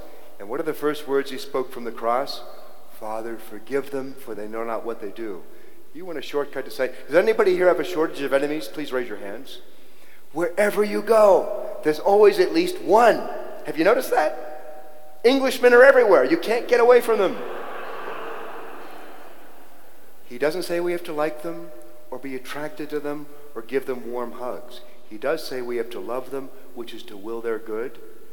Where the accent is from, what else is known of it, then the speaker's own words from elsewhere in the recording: Ireland; But if I, as an Irishman, can do it, you can do it.